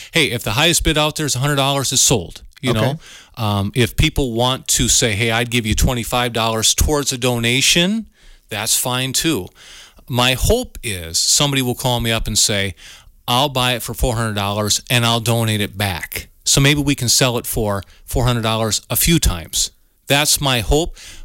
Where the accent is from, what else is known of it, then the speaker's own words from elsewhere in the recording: Riverdale, Wisconsin, United States; now in Spring Green, United States; I grew up in Riverdale. I'm a river rat down by Muscadet. I currently live in Spring Green, so I'm from River Valley now.